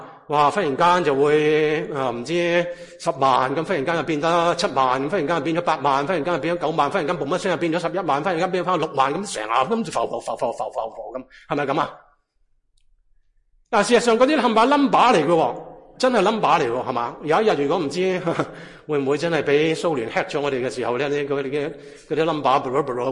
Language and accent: Cantonese; United States; 讲下我哋美国人而家嘅情况吓